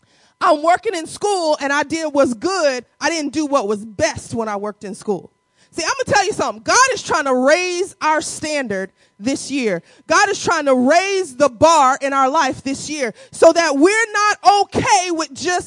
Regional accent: Midwest, United States; When I was growing up in the Midwest, I don't know if y'all did this, but we used to have the superlatives.

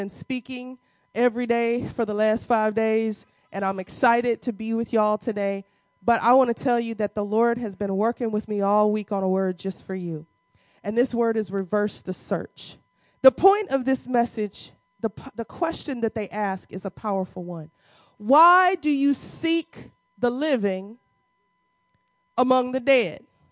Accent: the South, United States; Y'all don't know because I'm from the South. Y'all don't know about that.

